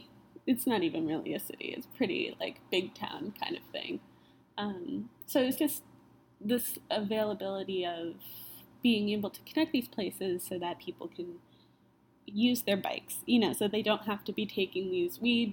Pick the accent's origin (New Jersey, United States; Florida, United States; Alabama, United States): New Jersey, United States; So I live in New Jersey. I'm from New Jersey. And I also, but I live here in Carlisle, PA for school.